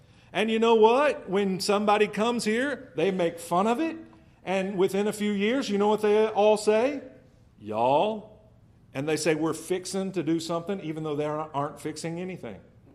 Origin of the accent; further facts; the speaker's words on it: Kansas, United States; now in Texas, United States; I grew up in Kansas. I told you everybody up there says, you guys